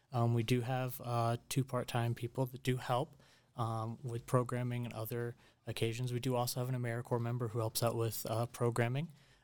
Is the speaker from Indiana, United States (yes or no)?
yes; Indiana, United States; now in Alamosa, United States; I come from Indiana, which is only a couple hundred feet above sea level to 7,500 feet here in Alamosa.